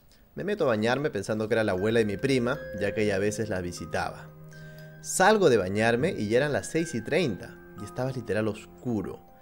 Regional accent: La Punta, Callao, Peru; Soy de La Punta, así que les cuento mi triste y traumática historia.

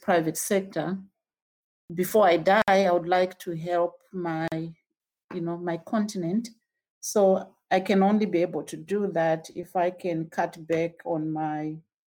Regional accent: Zimbabwe; born there; I was born in Zimbabwe, in Africa.

